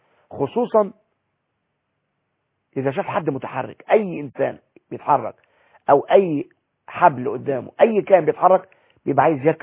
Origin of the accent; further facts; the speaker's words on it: Egypt; عكس هنا في جنينة الحيوانات عندنا في مصر احنا بنتفرج على الحيوانات وهي في القفص